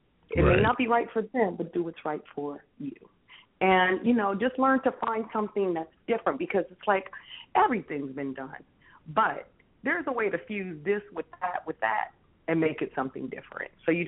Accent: Arizona, United States; I'm from Arizona.

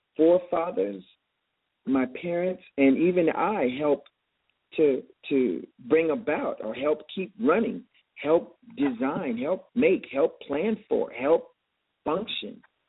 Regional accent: United States; I'm American. When I go to, if I go to France or Montreal or Mexico, they don't say, oh, there's a black guy. No. They go, oh, there's Americans.

